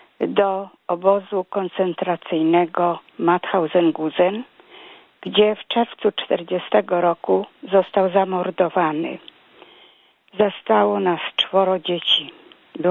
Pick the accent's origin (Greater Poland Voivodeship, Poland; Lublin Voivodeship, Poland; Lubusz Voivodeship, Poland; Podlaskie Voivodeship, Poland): Greater Poland Voivodeship, Poland; Poznań; now in Toruń, Poland; z Torunia. Ja pochodzę z Poznania. Zaczęłam mój żywot już w 35 roku. Miałam 4 lata, jak zaczęła się wojna druga światowa.